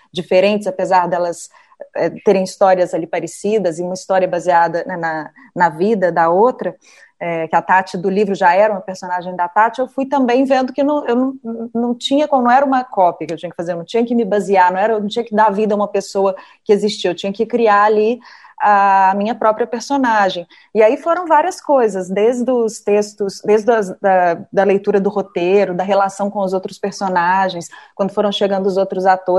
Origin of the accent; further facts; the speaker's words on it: Minas Gerais, Brazil; eu sou mineira